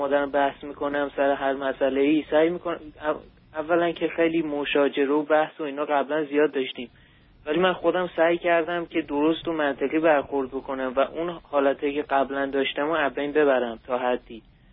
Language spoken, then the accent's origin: Persian; Iran; moved away; چه از ایران و موقعی که اومدیم اینجا، الان حدود دو سال میشه ما اومدیم اینجا.